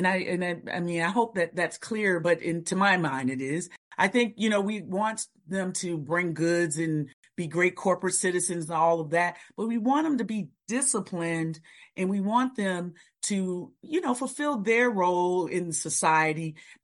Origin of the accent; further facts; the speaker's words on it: Virginia, United States; growing up in Virginia, I grew up watching ACC basketball and football all of my life.